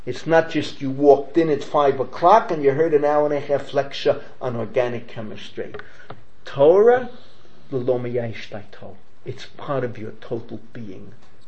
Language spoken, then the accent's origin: English; United States; I grew up in America.